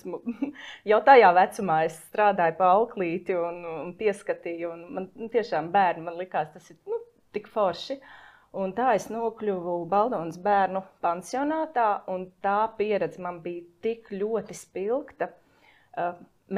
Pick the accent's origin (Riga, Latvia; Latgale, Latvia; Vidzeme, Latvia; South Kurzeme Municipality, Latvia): Riga, Latvia; es esmu rīdziniece.